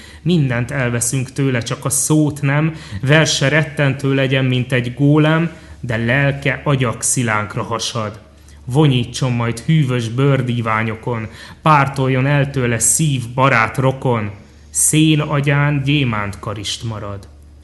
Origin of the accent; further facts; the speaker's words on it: Budapest, Hungary; Ugye budapesti vagyok, de miskolci kötődéseim irodalomban eltagadhatatlanok.